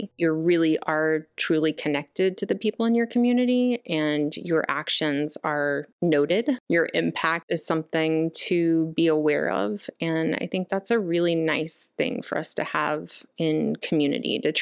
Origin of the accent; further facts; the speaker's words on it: Summerfield, North Carolina, United States; I was raised in Summerfield, North Carolina. I grew up in a log cabin that my parents built with their friends. I grew up next to a dairy farm.